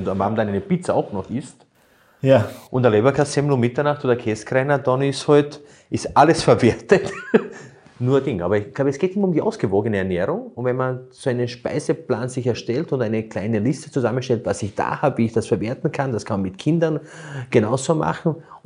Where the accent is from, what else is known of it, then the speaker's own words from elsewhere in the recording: Burgenland, Austria; Bei uns im Burgenland hat es so Erdäpfelspalten.